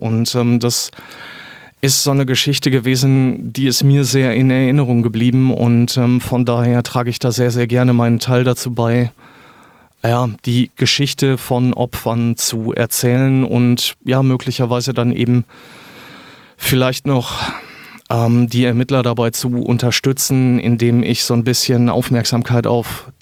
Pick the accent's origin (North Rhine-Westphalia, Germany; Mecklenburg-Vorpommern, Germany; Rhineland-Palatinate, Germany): North Rhine-Westphalia, Germany; Münster; Wir sind aus Münster